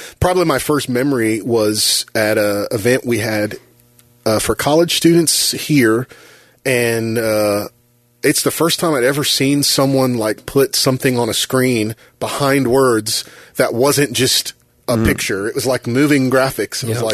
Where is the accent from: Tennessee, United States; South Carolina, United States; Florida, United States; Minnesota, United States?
Florida, United States; Tampa; moved away; I'm a Floridian. I'm born and raised in Tampa.